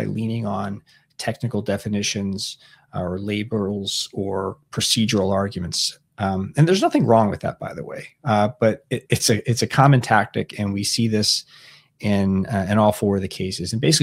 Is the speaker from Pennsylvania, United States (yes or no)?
yes; Pennsylvania, United States; It comes out of my home state of Pennsylvania, although it's over on the west side of Pennsylvania, the city of Pittsburgh.